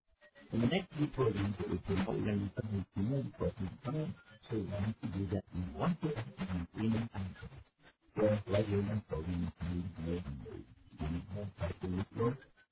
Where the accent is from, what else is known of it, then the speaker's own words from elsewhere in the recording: Texas, United States; Even in my home state of Texas